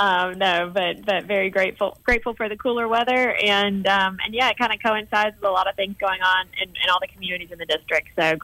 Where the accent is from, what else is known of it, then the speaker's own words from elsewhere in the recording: Beatrice, Alabama, United States; I grew up in Beatrix, Alabama. Both of my parents were rural health care providers.